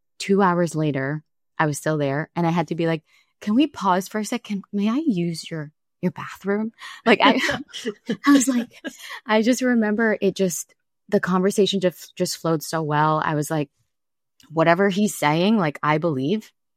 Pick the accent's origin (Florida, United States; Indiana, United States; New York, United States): New York, United States; I grew up out east on Long Island.